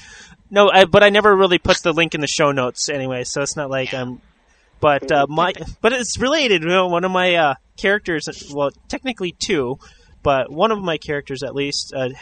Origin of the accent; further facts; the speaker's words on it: Minnesota, United States; I'm a Minnesotan. You know how many times Minnesotans say goodbye?